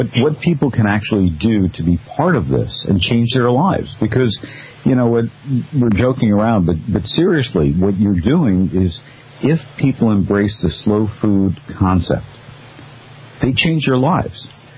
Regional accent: Kentucky, United States; No, I am actually from Kentucky.

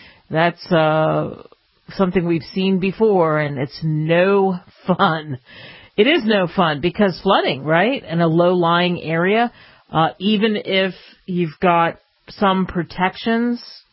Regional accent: New Jersey, United States; is I'm from Jersey, Philly area, so … or all those Jersey bands, you just grow up with that around you.

